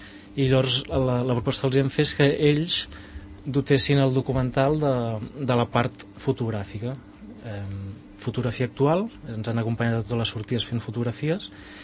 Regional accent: Catalonia, Spain; tant el Marc com jo som de Collserola

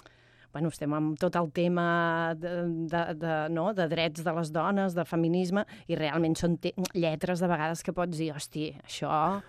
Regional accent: Tarragona, Catalonia, Spain; jo sóc filla de Tarragona

